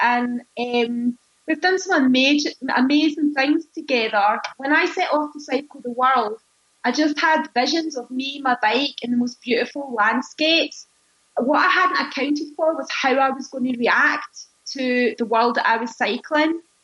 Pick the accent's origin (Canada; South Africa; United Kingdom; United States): United Kingdom; England; born there; I was born in England, and my mother is Scottish and my father is Iranian.